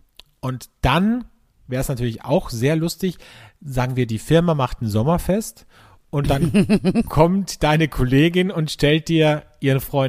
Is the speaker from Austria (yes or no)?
yes; Austria; Wie ein Flitzebogen oder wie man bei uns in Österreich sagt, wie ein Gummiringerl gespannt.